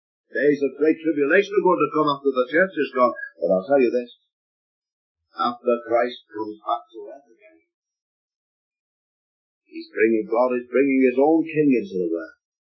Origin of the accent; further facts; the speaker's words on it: Liverpool, North West England, United Kingdom; I was digging a garden in Liverpool in my hometown years ago as a young married man